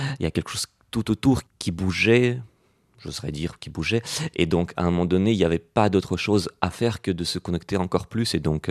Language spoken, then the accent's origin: French; France; Moi, je venais de la France, donc on ne parlait pas la même langue.